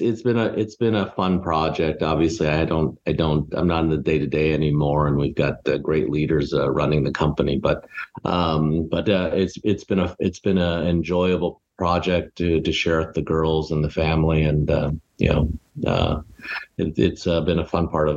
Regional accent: Hoboken, New Jersey, United States; moved away; And then having been born and raised in Hoboken, New Jersey, and grown up on the East Coast and then migrating west

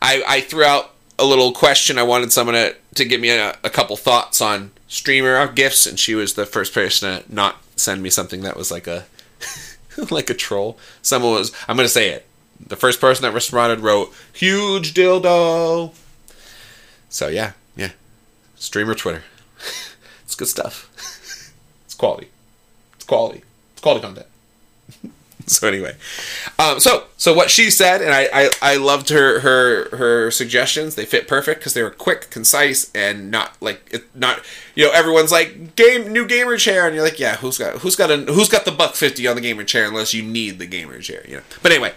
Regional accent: Cape Cod, Massachusetts, United States; accent: Cape Cod; I'm from Cape Cod, guy. So, that's why I talk like this, guy.

